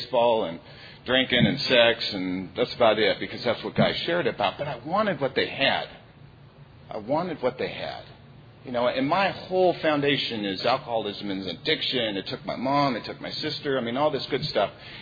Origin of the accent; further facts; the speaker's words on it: Glendale, Arizona, United States; I am from Glendale, Arizona